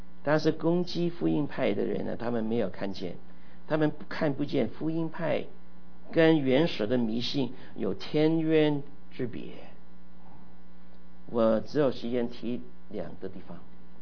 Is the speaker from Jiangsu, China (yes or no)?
no; Guangdong, China; 你广东人，我广东人说你很可怜啊